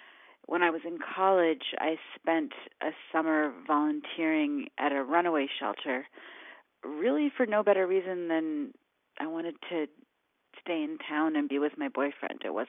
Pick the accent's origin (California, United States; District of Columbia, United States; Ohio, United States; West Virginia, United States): California, United States; also born or lived in New York; Well, I was born in New York, raised in California, and did my growing up probably starting in my early 20s